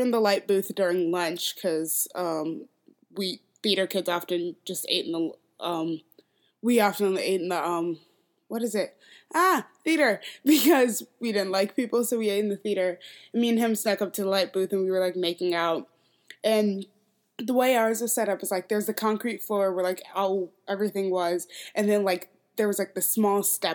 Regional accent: Minnesota, United States; I grew up in Minnesota, which is the most, like, passive-aggressive fucking place ever.

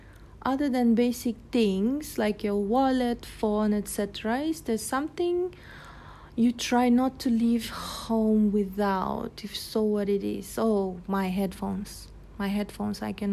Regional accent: Ukraine; English is a second language; So I already basically revealed that I am from Ukraine. I'm Ukrainian, and I speak Russian and Ukrainian.

